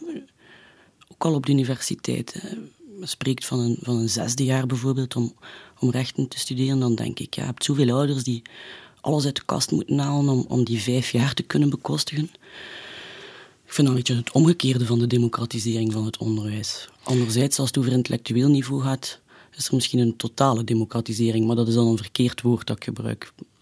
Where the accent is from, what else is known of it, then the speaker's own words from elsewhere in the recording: Deurle, Flanders, Belgium; We zijn opgegroeid in Deurle, waar toen net een aantal jonge gezinnen ook woonden met kinderen van onze leeftijd.